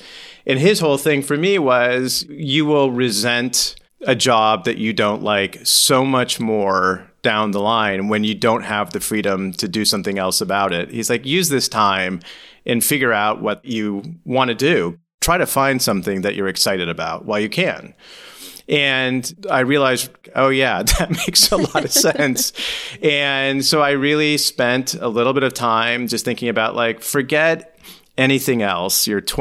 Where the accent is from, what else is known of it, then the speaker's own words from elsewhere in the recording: Menlo Park, California, United States; I grew up in Menlo Park, California, the heart of Silicon Valley.